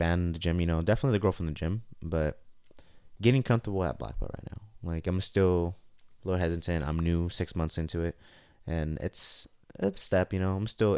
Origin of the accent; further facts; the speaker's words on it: Ciudad Juárez, Chihuahua, Mexico; I see pictures now, man, of my hometown. Like, my home, the one I grew up in. It's sad, man.